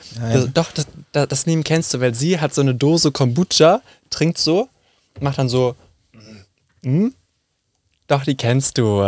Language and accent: German; Hesse, Germany; es gab ja früher bei uns in Hessen, gab es den Radio, also gab es immer noch FFH, den Radiosender.